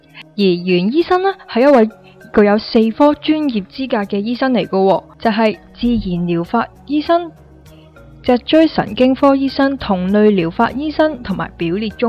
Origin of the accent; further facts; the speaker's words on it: Hong Kong; 帮我哋香港人